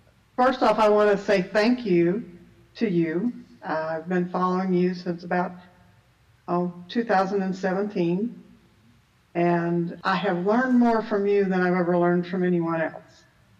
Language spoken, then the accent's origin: English; Fort Davis, Texas, United States; I'm from Fort Davis, Texas.